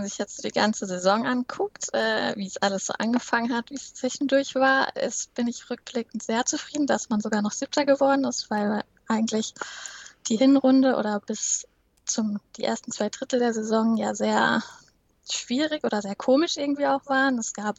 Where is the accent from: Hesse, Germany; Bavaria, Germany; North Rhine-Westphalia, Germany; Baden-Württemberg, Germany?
Hesse, Germany; Darmstadt; now in Mainz, Germany; Ich komme auch ursprünglich aus Darmstadt. Mittlerweile wohne ich in Mainz, bin da durch Studium gelandet und jetzt auch durch meinen Job.